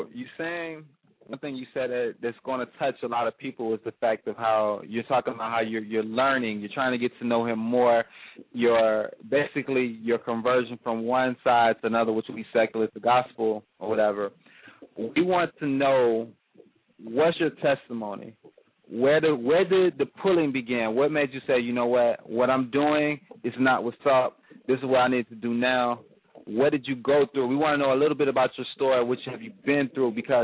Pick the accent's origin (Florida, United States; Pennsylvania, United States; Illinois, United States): Florida, United States; Jacksonville; I'm from Jacksonville.